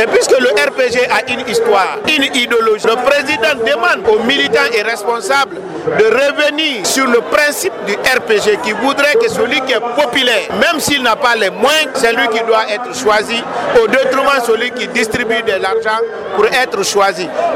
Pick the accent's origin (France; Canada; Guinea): Guinea; Mais puisque nous sommes tous des Guinéens, nous nous battons pour le progrès de la Guinée.